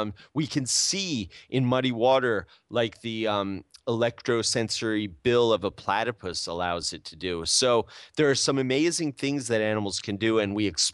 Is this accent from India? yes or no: no; New Jersey, United States; And, you know, we grew up in New Jersey.